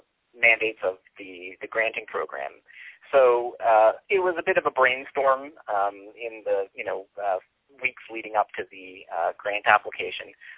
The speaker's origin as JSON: {"language": "English", "town": "Hamilton", "region": "Ontario", "country": "Canada", "lives_now": "Toronto, Canada", "said": "I moved to Toronto. I'm originally from Hamilton, Ontario, and I moved to the city 8 years ago"}